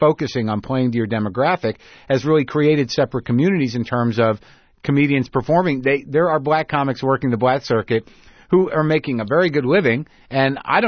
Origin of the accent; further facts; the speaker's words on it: New Mexico, United States; I grew up in New Mexico. I grew up around Latinos and Chicanos and whoever